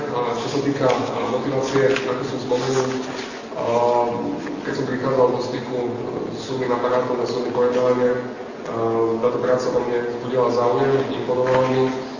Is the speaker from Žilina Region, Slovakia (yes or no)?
no; Bardejov, Prešov Region, Slovakia; now in Košice, Slovakia; mám 30 rokov. Som rodený Prešovčan, ale vyrastal som v Bardejove. V súčasnosti žijem v Košiciach. Základnú strednú školu som absolvoval v Bardejove.